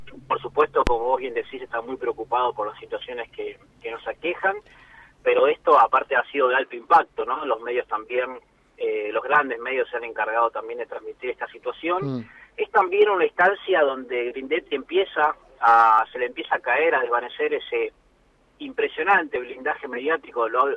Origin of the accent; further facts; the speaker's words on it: Lanús, Buenos Aires Province, Argentina; yo soy de Lanús, soy muy fanático, tengo un gran sentimiento